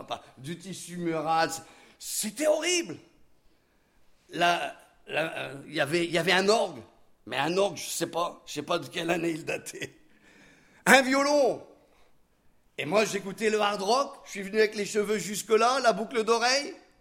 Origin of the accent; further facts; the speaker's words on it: France; on est français, donc pour nous une église c'est le bâtiment